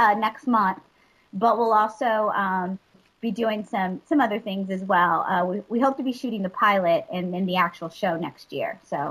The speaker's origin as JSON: {"language": "English", "town": "Dallas", "region": "Texas", "country": "United States", "tie": "born or raised there", "also_born_or_lived": "Odessa, Texas", "said": "I grew up in, I was born in Odessa, Texas, and I grew up in Dallas, Texas."}